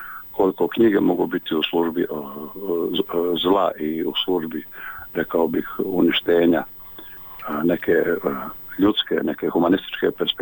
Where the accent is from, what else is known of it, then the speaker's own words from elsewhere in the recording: Bosnia & Herzegovina; državljan sam Bosne i Hercegovine, to je moja jedina domovina u kojoj ja ostvarujem svoj život i svoju književnost.